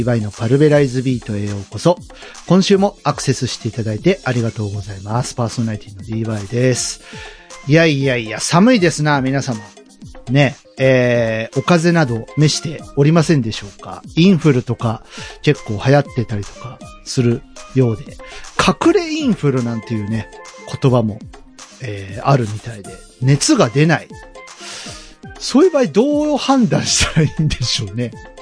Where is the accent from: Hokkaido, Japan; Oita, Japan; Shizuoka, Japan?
Oita, Japan; Beppu; 大分県別府市というところ出身なんですね。で、ほぼほぼ40年、大分県から、出ることなく、ぬくぬくと温室育ちで、やってきた人間なんですけども